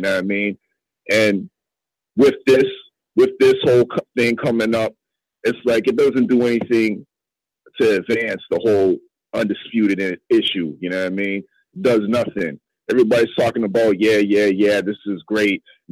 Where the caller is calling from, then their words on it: Hamilton, Ontario, Canada; I'm calling in from the Steel City. I'm out here in Canada. Just 40 minutes south of Toronto.